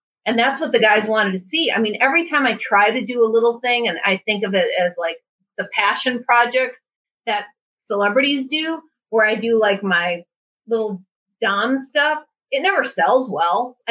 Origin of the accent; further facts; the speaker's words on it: Midwest, United States; I'm from the Midwest. I mean, I'm frugal.